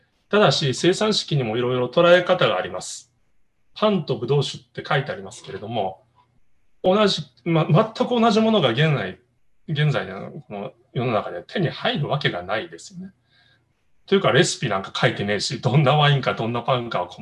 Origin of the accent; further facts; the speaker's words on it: Hiroshima, Japan; なかなかね、広島のうちの田舎もそうでしたけど、食パンを薄く切って、四角に切ってみんなが、指先でつまんで食えるようなことをね、してました。